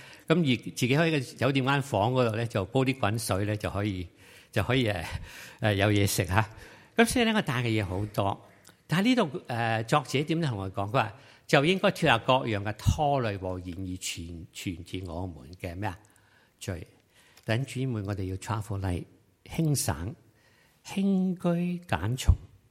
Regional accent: Guangdong, China; 咁咧，你知道啦，我哋中國人或者廣東人咧，係好細心嘅。

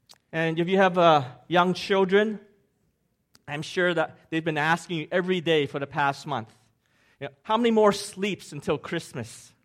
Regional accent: Hong Kong; I'm from Hong Kong, and I was born in Hong Kong.

